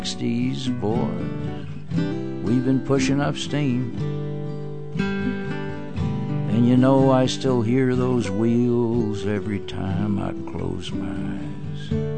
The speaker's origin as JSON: {"language": "English", "town": "Yonkers", "region": "New York", "country": "United States", "tie": "born or raised there", "said": "I would have more of a following than I would in my hometown in New York."}